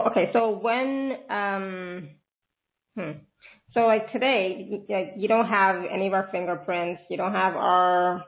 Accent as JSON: {"language": "English", "country": "India", "said": "I should, because I'm Indian, but I don't."}